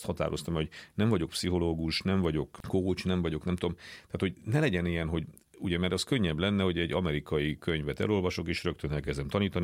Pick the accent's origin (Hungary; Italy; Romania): Romania; Transylvania; én egy olyan családból származok, ugye Erdélyből, ahol vidéki értelmiségiek voltak az én felmenőim, tehát kis falvakban voltak tanítók